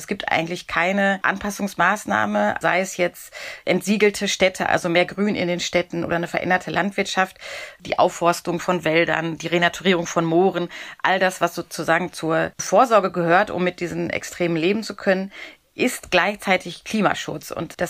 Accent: North Rhine-Westphalia, Germany; wie man bei uns im Ruhrgebiet so sagen würde.

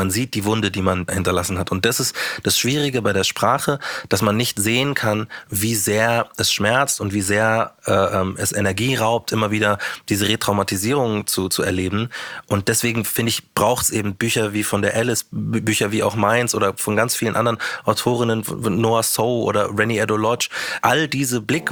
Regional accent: Munich, Bavaria, Germany; Also ich bin ja Münchner und ich war früher DJ.

